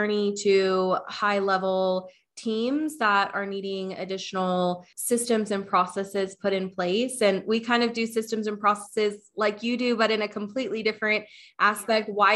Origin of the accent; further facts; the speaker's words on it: Wichita, Kansas, United States; So I'm from Wichita, Kansas, and I started out as a stylist like many, many years ago